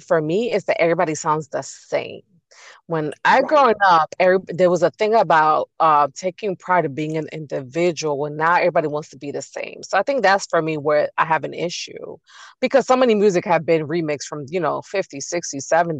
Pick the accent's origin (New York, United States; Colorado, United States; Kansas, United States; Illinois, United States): New York, United States; I talk about this to people, I'm like, growing up in New York and being at the that era of when music was popping